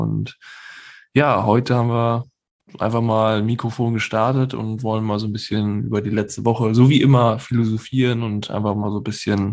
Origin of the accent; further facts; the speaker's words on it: Northern Germany, Germany; dass der Leberkäse aus Bayern ganz, ganz anders schmeckt wie bei oben in uns, bei uns in Norddeutschland sozusagen.